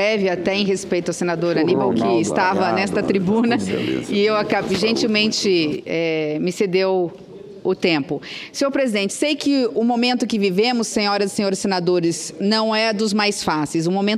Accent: Três Lagoas, Mato Grosso do Sul, Brazil; da minha cidade natal, Três Lagoas, um município pequeno comparado à sua cidade, Recife, um município de 100 mil habitantes

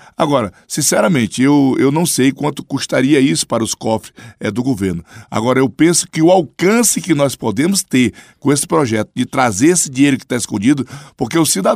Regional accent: Acre, Brazil; principalmente lá no meu estado do Acre.

